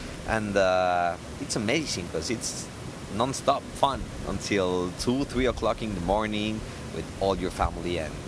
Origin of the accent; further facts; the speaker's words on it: Mexico City, Mexico; English is a second language; I'm from Mexico City. I'm studying here filmmaking at the Academy of Art. I've been here for only 4 months, and I'm loving the city.